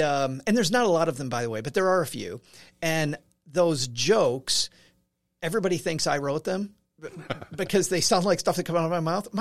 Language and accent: English; Kalamazoo, Michigan, United States; now in Texarkana, United States; And by the way, I'm from Kalamazoo.